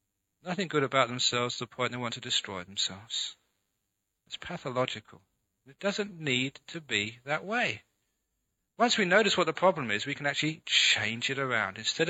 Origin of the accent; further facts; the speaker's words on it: London, United Kingdom; A young man growing up in London, I'd gone to many concerts